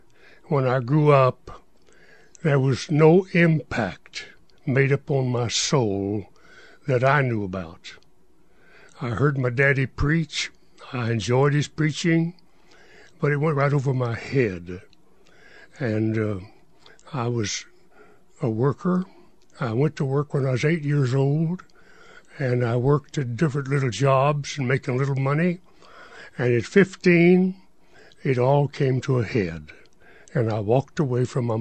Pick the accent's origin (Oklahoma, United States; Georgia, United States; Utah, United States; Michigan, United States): Oklahoma, United States; Ada; Yes. I grew up in Ada, Oklahoma, and at 15, I left home.